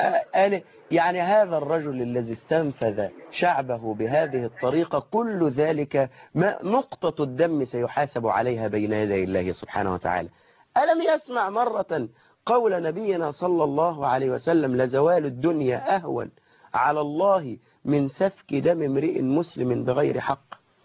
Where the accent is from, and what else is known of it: Egypt